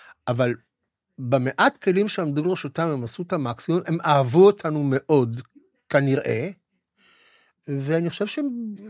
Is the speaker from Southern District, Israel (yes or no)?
no; Haifa, Haifa District, Israel; אני גם גדלתי בשכונה שרוב חבריי היו עבריינים